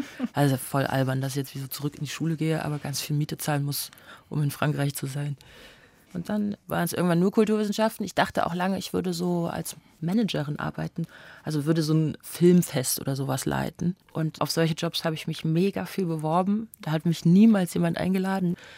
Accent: Weimar, Thuringia, Germany; ich komme aus Weimar

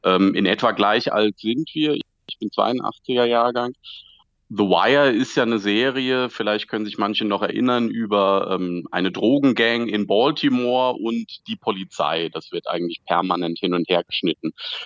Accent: Germany; also ich bin in Deutschland im Dorf groß geworden, eher bürgerliche Verhältnisse, hier zur Uni gegangen

